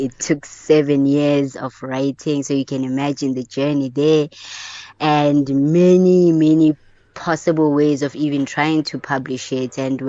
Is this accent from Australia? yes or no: no; Johannesburg, Gauteng, South Africa; I'm from Joburg and I was in Cape Town at the time.